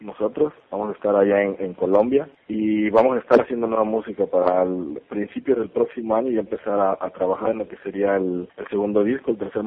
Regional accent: Veracruz, Mexico; Que tenemos aquí en el sur de Veracruz. Ahora sí, cómo vemos nosotros muchas cosas como jarochos sureños

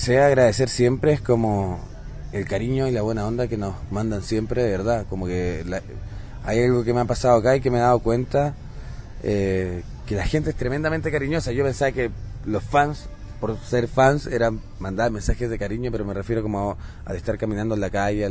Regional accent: Chile; Yo no me había dado cuenta de eso siendo chileno, estando en Chile, viviendo toda la vida en Chile

